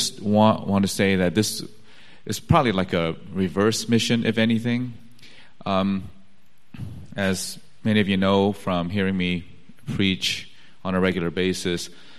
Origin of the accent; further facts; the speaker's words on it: South Korea; or in South Africa or my home country of Korea